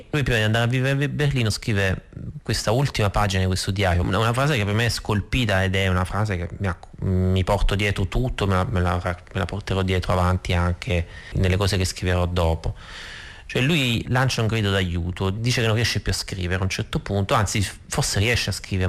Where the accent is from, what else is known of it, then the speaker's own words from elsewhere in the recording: Martina Franca, Apulia, Italy; Io vengo da Martina Franca. Martina Franca è la città della musica lirica, è la città dove da quasi 50 anni si svolge un festival di musica classica